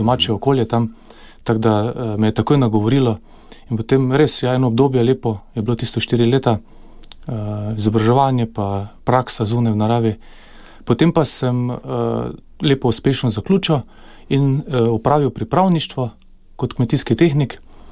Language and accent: Slovenian; Maribor, Drava, Slovenia; Jaz sem se rodil na Sveti večer pred 40 leti v Mariboru. Bili smo potem na različnih lokacijah po mestu. Osnovno šolo sem tudi v Mariboru obiskal.